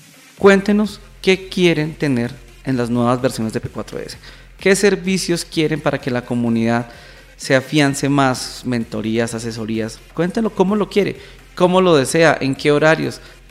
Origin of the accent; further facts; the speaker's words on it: Colombia; somos orgullosamente colombianos.